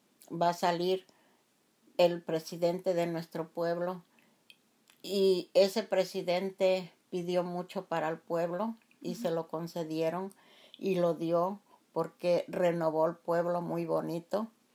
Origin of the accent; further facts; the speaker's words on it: Mexico; de una familia mexicana y yo, aunque tenga yo mis papeles, yo me siento todavía mexicana porque yo siempre voy a mi pueblo y mi México es muy lindo y querido.